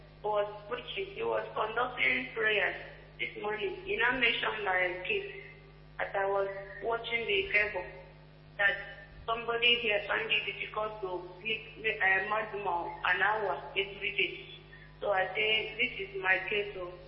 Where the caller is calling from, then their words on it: Edo, Nigeria; From Benin State.